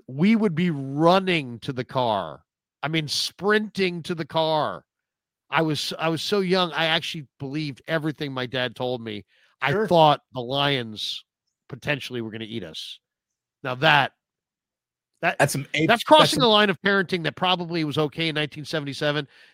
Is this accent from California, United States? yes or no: yes; San Francisco, California, United States; I grew up in the Sunset. The zoo is in the Sunset.